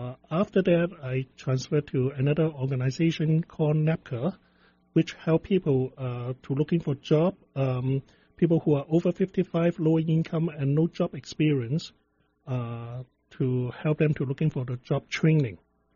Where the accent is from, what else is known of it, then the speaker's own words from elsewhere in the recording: Hong Kong; English is a second language; moved away as an adult; I come from Hong Kong to study at 1996.